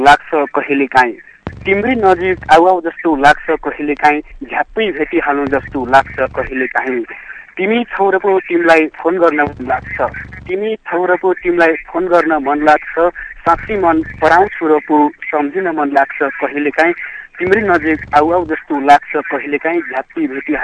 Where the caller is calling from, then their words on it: Lumbini Province, Nepal; म रोल्पाको गाम